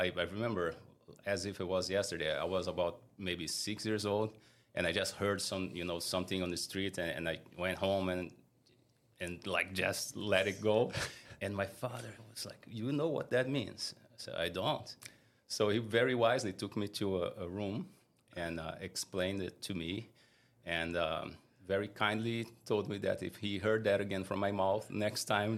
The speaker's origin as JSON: {"language": "English", "country": "Brazil", "moved": "yes", "lives_now": "United States", "said": "I'm from Brazil. So we got here, everything happened very differently than what we had planned."}